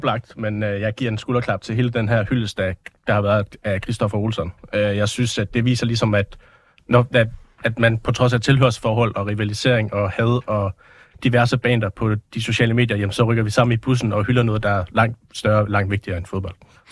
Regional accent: Brande, Central Denmark Region, Denmark

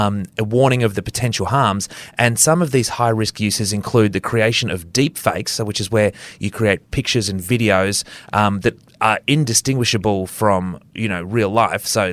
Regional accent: Queensland, Australia; also born or lived in Western Australia; And as a Queenslander who's lived in WA for a number of years

